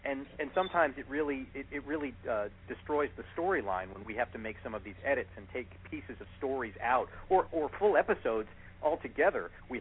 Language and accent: English; Brooklyn, New York, United States; I'm originally from Brooklyn.